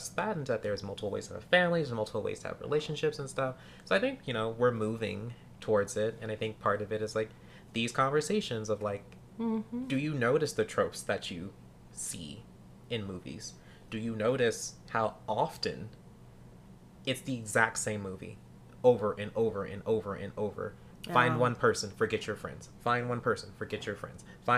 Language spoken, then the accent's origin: English; the South, United States; Like, where I grew up in the South, it's a thing.